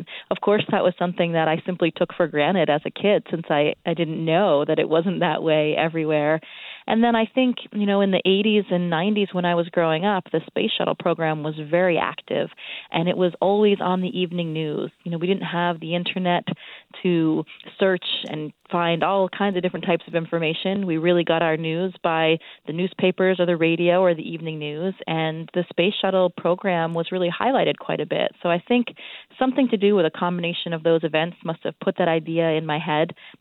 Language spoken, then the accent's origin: English; Caribou, Maine, United States; Growing up in Caribou, you know, a lot of great nature and trees and forests around.